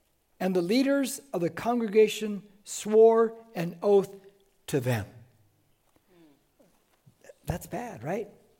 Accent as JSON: {"language": "English", "country": "United States", "said": "You guys know I'm patriotic, right? I'm patriotic. You cut me, man. I'm American all the way."}